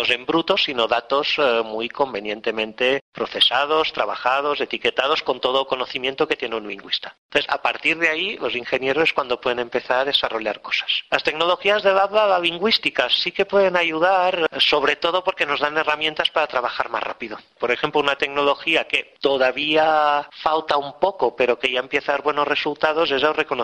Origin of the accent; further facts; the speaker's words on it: Barcelona, Catalonia, Spain; accent: Catalan; Spanish is a second language; yo tengo acento catalán, porque vengo de Barcelona y hablo español como segunda lengua.